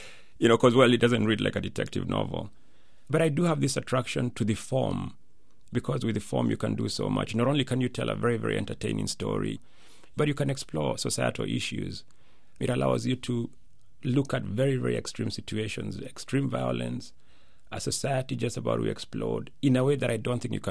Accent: Kenya; now in United States; I grew up in Kenya. My parents are Kenyan. My nationality really is Kenyan. And then I came to the U.S., and at some point I had to realize, wow, I've been in the U.S. now longer than I lived in Kenya.

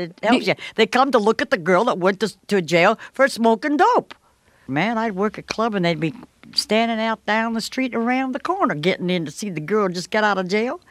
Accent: Chicago, Illinois, United States; I'm from Chicago. I went to colored schools.

